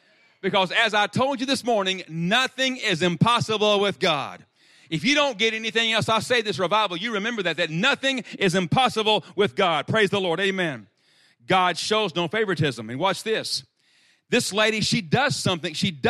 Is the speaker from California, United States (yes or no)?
no; Arkansas, United States; The Delta country where they raise in Stuttgart, Arkansas, which is only 10 miles from my hometown, is the rice capital of the world.